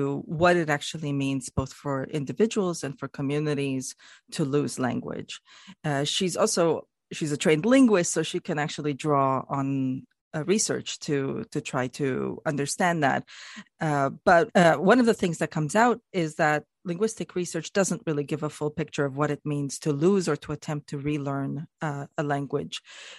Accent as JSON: {"language": "English", "country": "Canada", "said": "as a Canadian myself, I love Quebecois swear words"}